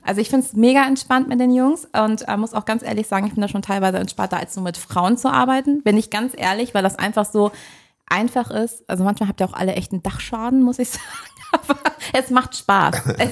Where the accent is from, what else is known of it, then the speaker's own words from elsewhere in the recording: Hamburg, Germany; now in Tangstedt, Germany; Ich komme jetzt aus Hamburg, bin nach Tankstedt gezogen 2017